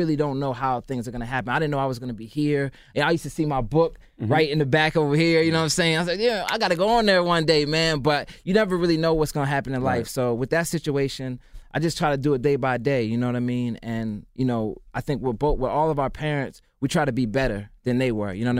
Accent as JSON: {"language": "English", "country": "Zimbabwe", "tie": "born there", "said": "I was born in Zimbabwe."}